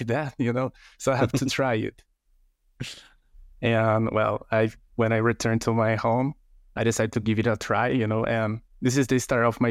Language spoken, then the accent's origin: English; Brazil; I'm from Brazil.